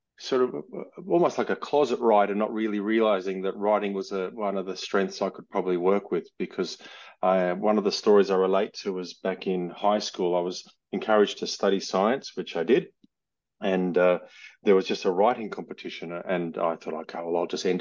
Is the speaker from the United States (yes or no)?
no; Australia; I'm Australian, as you can hear from my accent, and I also work in film.